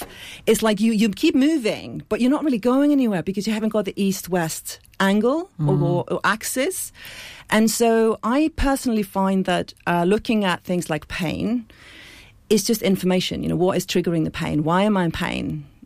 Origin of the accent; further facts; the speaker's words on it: Iceland; moved away; So I'm originally from Iceland. I've been over here almost 20 years, actually.